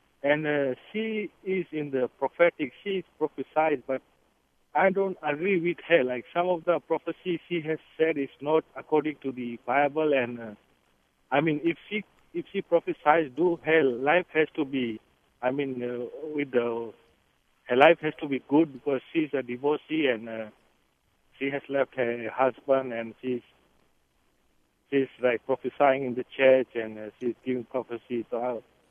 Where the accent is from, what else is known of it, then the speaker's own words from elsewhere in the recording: Fiji; now in United States; I'm from originally from Fiji Island. I've been in USA for 7 years now